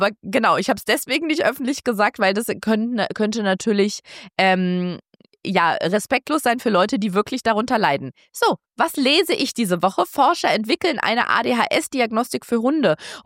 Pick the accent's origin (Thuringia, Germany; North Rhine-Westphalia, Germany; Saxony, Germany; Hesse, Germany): North Rhine-Westphalia, Germany; Münster; Ich bin 21 Jahre alt und von Geburt an blind. Ich komme aus Münster in Nordrhein-Westfalen